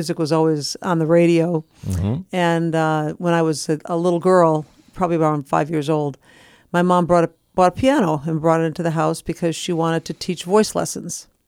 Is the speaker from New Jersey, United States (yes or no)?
no; Waterbury, Connecticut, United States; I'm from Waterbury, Connecticut.